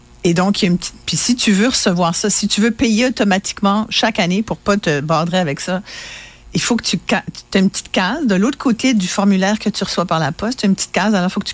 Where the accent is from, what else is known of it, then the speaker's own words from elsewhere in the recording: Montreal, Quebec, Canada; moi, je suis citoyenne de Montréal et fière de l'être.